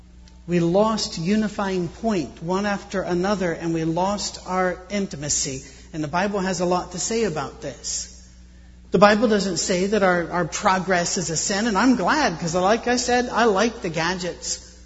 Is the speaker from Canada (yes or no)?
no; Scotland, United Kingdom; Even though I'm a cynic because I'm Scottish